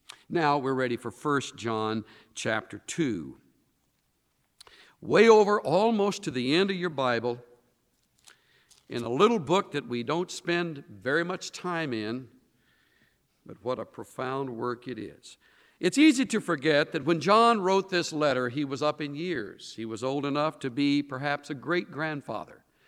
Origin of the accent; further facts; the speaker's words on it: the South, United States; I was raised in the South where that expression is very common